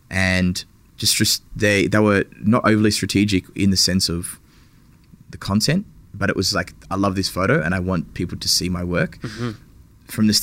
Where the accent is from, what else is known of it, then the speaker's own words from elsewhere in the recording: Frankston, Victoria, Australia; Oh, I grew up in Frankston.